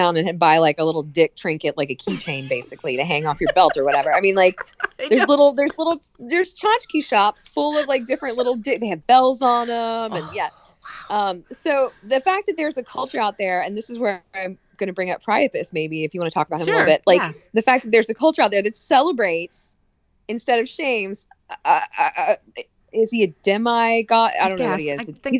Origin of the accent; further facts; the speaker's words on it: the South, United States; I grew up in the Bible Belt of the South